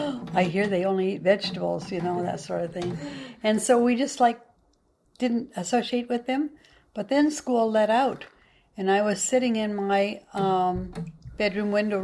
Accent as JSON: {"language": "English", "region": "Idaho", "country": "United States", "tie": "born or raised there", "also_born_or_lived": "Nampa", "said": "I was born in Nampa, Idaho. And when I was about 1.5 years old, I think my parents moved to northern Idaho around the Moscow-Lewiston. And I grew up there in a family of, there were 8 of us children."}